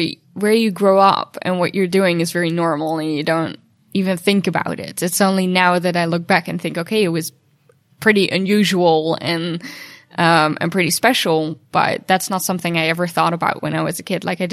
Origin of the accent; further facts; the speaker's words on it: New Zealand; born there; So I was born in New Zealand and grew up sailing with them and being on boats.